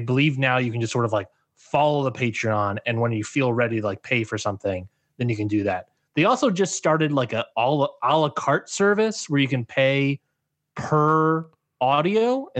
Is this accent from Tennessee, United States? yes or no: no; Maryland, United States; I am originally from the Maryland DMV area, DMV, DC, Maryland, Virginia.